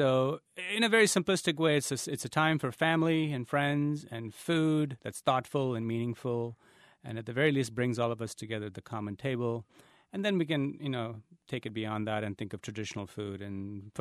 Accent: India; now in United States; I'm a first-generation immigrant, and I came from India

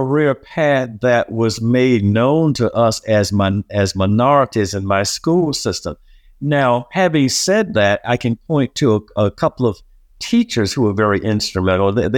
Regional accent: Miami, Florida, United States; But as a youngster growing up in Miami, I was always interested in the space program and aviation and engineering and technology

